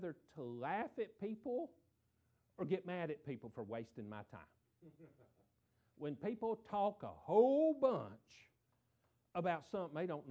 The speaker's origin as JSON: {"language": "English", "region": "Tennessee", "country": "United States", "said": "I'm from Tennessee. When we go to Florida in January, we in shorts and T-shirts"}